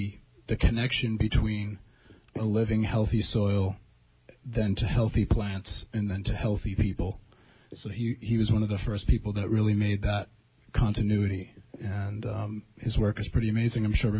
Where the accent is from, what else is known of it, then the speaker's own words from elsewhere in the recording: Moloaa, Hawaii, United States; I'm a farmer from Molawa'a.